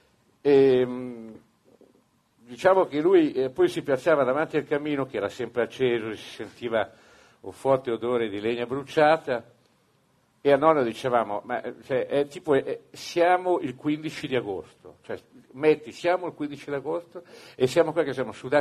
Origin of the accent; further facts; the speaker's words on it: Montesole, Emilia-Romagna, Italy; Io sono originario di un luogo che si chiama Montesole. Montesole è in provincia di Bologna, non è lontano